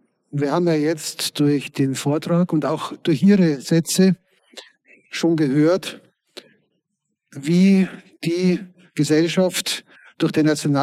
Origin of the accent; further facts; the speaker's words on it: Kelheim, Bavaria, Germany; ich habe das zum Beispiel als Jugendlicher in Kelheim erlebt